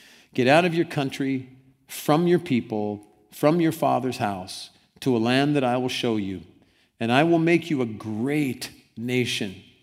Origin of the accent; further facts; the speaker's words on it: Cincinnati, Ohio, United States; I love to go back to the place where I grew up in just outside Cincinnati, Ohio. I like to walk the streets my father walked when he was a kid and my mother walked when she was a kid.